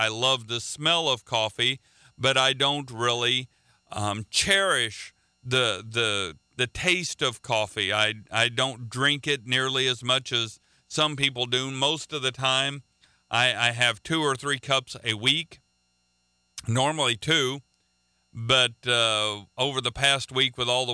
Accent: the South, United States; I'm from the South. We drink sweet tea where I come from.

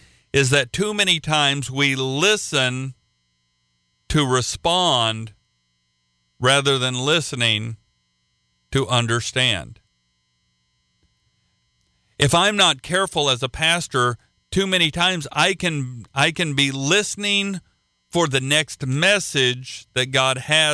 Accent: Oklahoma, United States; an opportunity that I would have never dreamed I would have when I was growing up in Oklahoma.

